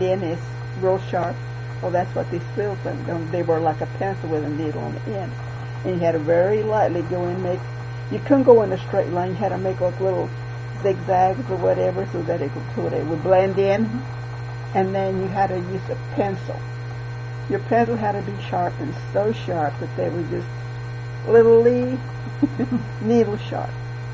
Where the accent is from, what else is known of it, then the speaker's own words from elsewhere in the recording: Kansas, United States; growing up in Kansas, it's an experience. I mean, I enjoyed it.